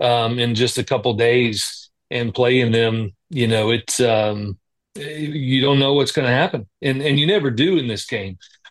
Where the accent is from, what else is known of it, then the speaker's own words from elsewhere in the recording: Spanish Fort, Alabama, United States; And I remember growing up in Spanish Fort, you know, the week of the Iron Bowl